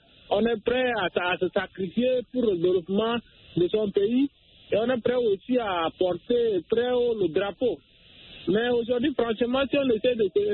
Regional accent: Chad; mais pourquoi je suis tchadien?

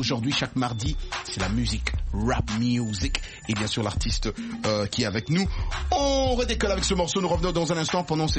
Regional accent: Kinshasa, DR Congo; Kinshasa, Cape Town, là où j'ai grandi moi-même, Kinshasa

